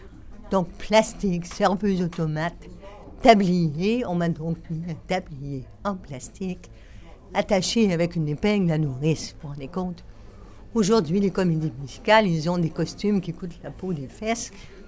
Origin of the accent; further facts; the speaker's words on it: Quebec, Canada; Mais bon, c'est peut-être une question de mentalité. On a quand même, nous, les Québécois